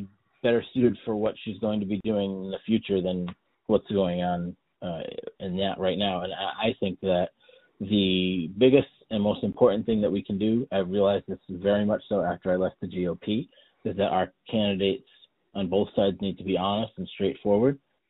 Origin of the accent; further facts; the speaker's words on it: Warwick, Rhode Island, United States; now in Connecticut; Again, it's my hometown. So, you know, I, as removed as I am, I just, you know, I'm over the border by about a quarter mile, really, in Connecticut. But, you know, Warwick does mean a lot to me.